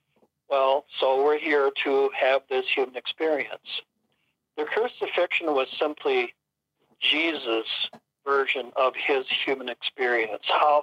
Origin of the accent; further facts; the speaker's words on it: Minnesota, United States; We lived in Atlanta at the time, although I'm from Minnesota, but we were living in Atlanta, Georgia at the time.